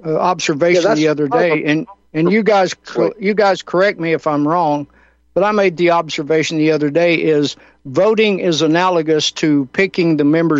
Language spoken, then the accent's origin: English; North Carolina, United States; Strange guys from my hometown up there in North Kakalaki, and they are just fantastic folks.